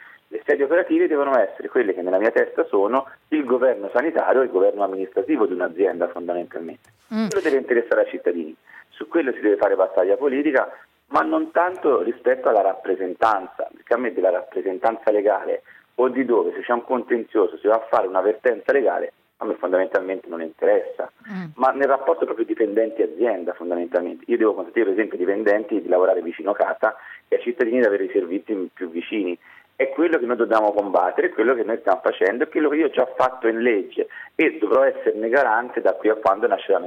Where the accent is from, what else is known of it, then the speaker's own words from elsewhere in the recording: Siena, Tuscany, Italy; Io credo che da senese a me serve il governo sanitario dell'azienda.